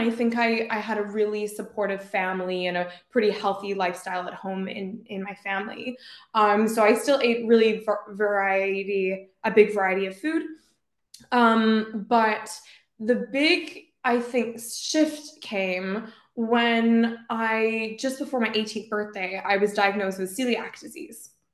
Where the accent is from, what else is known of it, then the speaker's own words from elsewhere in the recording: Canada; now in United Kingdom; So I'm 26 and I'm from Canada, but I'm currently living in the UK where I'm doing my PhD in biomedical engineering.